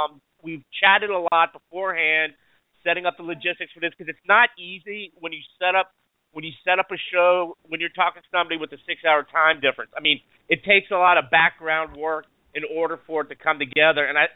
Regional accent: United States; I'm American, so, you know, at least give me some retard points on that.

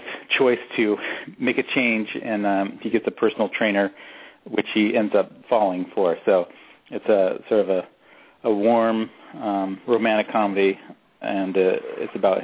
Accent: Salem, Oregon, United States; Salem is where I grew up, and then I went to the University of Oregon for a year

